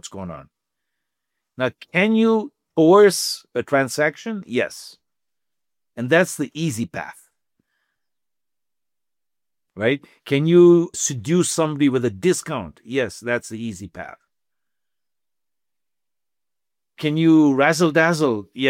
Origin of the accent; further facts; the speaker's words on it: India; I grew up in India, right? The very well-connected family.